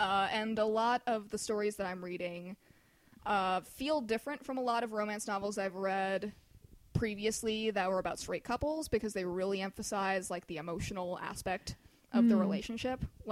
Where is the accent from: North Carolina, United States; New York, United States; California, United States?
California, United States; Los Angeles; like, a thing that I remembered from high school, like, growing up in Los Angeles, is, like, yeah, high schoolers are really racist